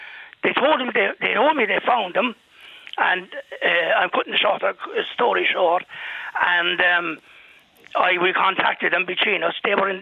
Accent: Cork, Munster, Ireland; also born or lived in Dublin; I was born in Dublin, but reared in Cork.

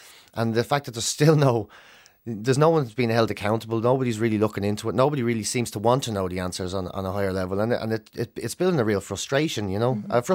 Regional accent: Cork, Munster, Ireland; born there; I was born in Bessborough House in 75.

